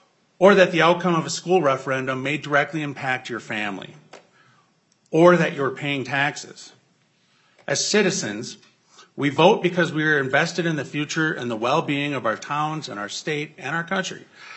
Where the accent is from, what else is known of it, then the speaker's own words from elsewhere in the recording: Owatonna, Minnesota, United States; I'm from Owatonna, and in my mid-20s, I made choices that I'm not proud